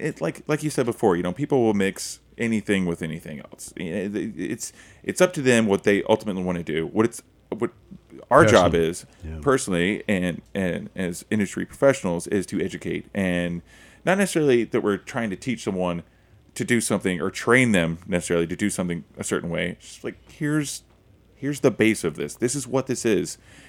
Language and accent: English; Oklahoma, United States; I'm from Oklahoma